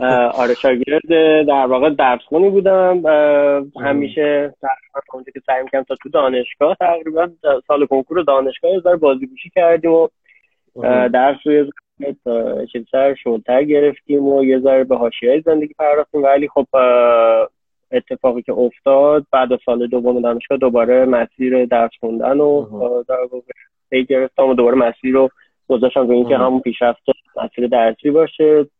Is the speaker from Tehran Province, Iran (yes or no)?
no; Isfahan, Iran; born there; من متولد اصفهانم اول از بعد متولد سال 66 هستم دی ماه 66